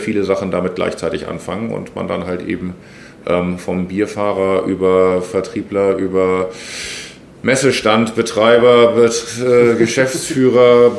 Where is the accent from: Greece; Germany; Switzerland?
Germany; Hamburg; ich bin hier aufgewachsen im Stadtteil, aber Harburg ist Hamburg